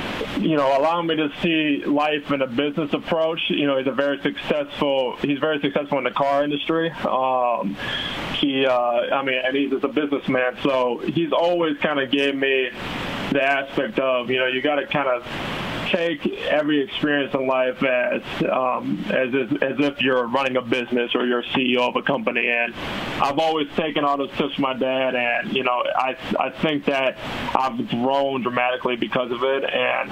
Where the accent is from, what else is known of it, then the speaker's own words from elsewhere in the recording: Scottsdale, Arizona, United States; also born or lived in Madison, Wisconsin; Yeah, so I was born in Madison, Wisconsin. Both my parents went to University of Wisconsin. And then, you know, my eighth grade year, our family decided to move out to Scottsdale, Arizona.